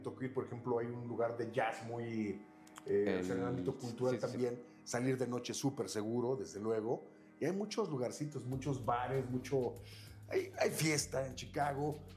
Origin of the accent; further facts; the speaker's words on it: San Julián, Jalisco, Mexico; me tocó encontrarme en mi pueblo de San Julián, Jalisco, de San Juan de los Lagos, mucho jalisquillo.